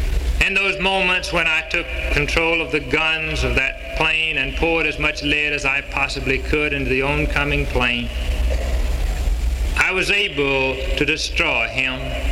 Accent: Alabama, United States; I was called to go to one of the finest churches in my home state of Alabama, just 40 miles from my mother and father's home.

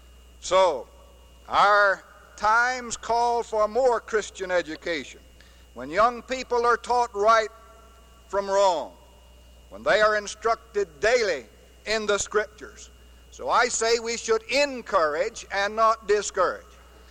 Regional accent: Louisiana, United States; Mr. Chairman, I'm from Louisiana.

